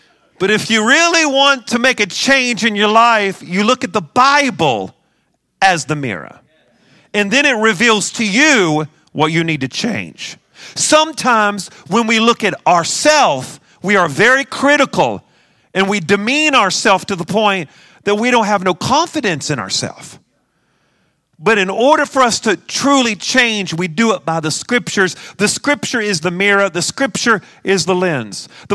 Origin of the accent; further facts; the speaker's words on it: West Virginia, United States; I was raised in West Virginia, you know, and when they ask for a favor, they always cuss themselves out.